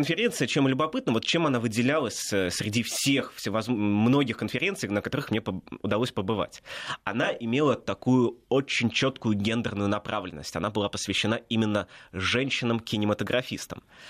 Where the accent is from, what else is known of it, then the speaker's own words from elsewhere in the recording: Russia; А я вот молодой историк из России.